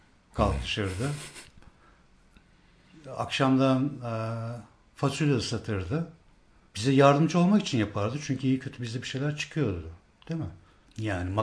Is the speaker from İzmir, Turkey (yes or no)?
yes; İzmir, Turkey; Ben Tamaşalıklıyım. İzmir Tamaşalık mahallesini anlatır Miskinler Tekkesi de.